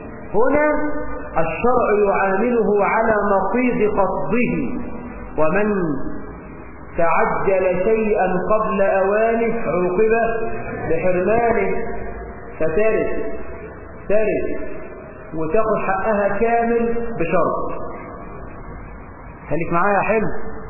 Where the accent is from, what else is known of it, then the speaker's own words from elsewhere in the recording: Egypt; اللهم اجعل بلدنا مصر آمنة مطمئنة